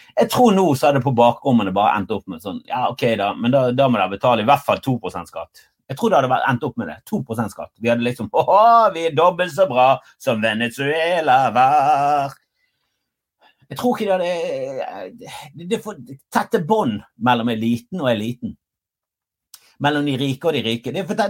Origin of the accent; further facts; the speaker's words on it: Bergen, Vestland, Norway; Det var ikke så langt under der jeg vokste opp.